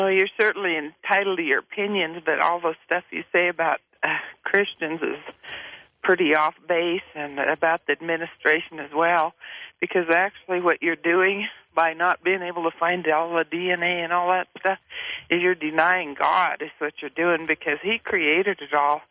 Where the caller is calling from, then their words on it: Wyoming, United States; Yeah, I'm calling from Wyoming